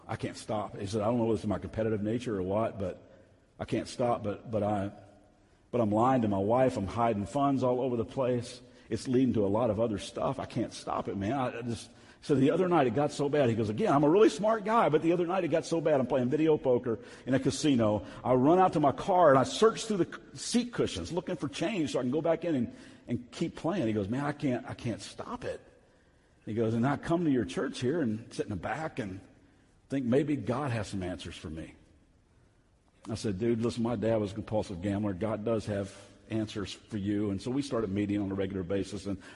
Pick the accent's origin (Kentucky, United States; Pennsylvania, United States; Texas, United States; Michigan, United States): Kentucky, United States; Lexington; I went from Vegas back to my hometown in Lexington, Kentucky.